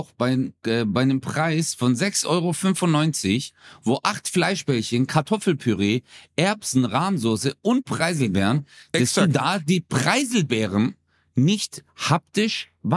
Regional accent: Turkey; ich bin Türke.

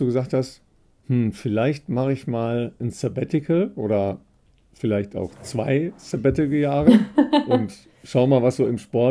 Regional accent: Dorsten, North Rhine-Westphalia, Germany; Richtig, aus meiner Heimat kommt der. Der ist nämlich in Dorsten aufgewachsen.

